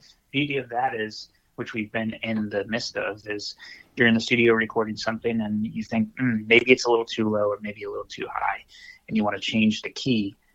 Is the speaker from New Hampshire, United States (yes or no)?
yes; New Hampshire, United States; I'm from New Hampshire, and Jill's from Massachusetts, which is not too far apart.